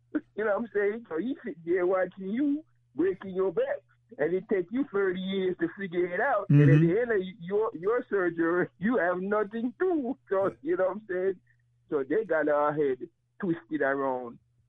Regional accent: Jamaica; now in United States; I remember when I was coming from Jamaica here, and we went to the embassy.

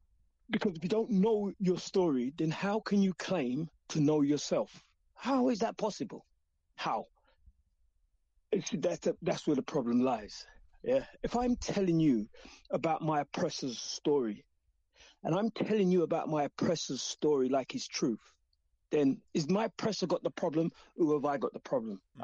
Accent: England, United Kingdom; born there; This England, this country where I am born in, and I have to speak it because we're speaking English.

